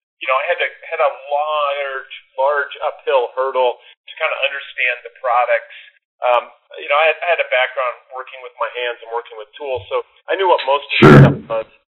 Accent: Nebraska, United States; So as a quick background, I grew up in Nebraska, and just one thing my dad always said to me was never get an indoor job.

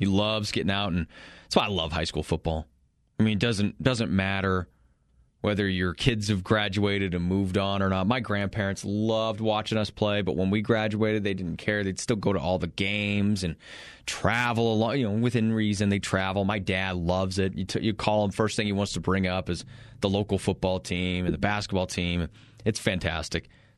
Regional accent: Cheyenne Wells, Colorado, United States; It's my my hometown. Threw the football around a little bit for Cheyenne Wells.

